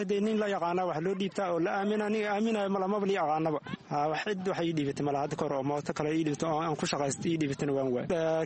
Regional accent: Bu'aale, Middle Juba, Somalia; Waxaan soo qahay, waxaan ka imaaday Soomaaliya Bu'aale. Waxaan imaaday bisha sagaalaad.

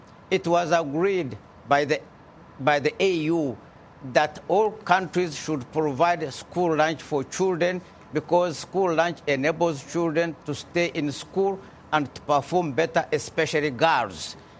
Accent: Uganda; and I come from Uganda, what he said is not what is happening at home.

